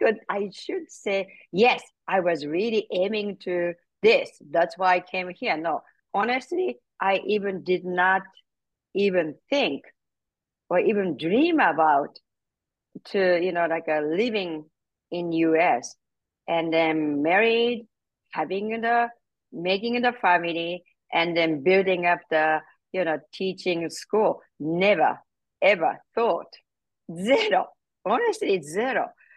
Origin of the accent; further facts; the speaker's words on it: Japan; English is a second language; moved away as an adult; now in Portland, United States; I was born and raised in Japan. But now I have been living in Portland since 1992, which is more than half of my life living in the US, and then less than half of my life living in Japan.